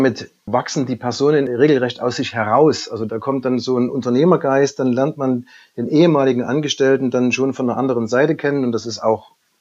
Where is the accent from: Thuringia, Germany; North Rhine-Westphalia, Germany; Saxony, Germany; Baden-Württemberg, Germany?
Saxony, Germany; Gerade für mich als Sachse war es am Anfang nicht ganz einfach einzuschätzen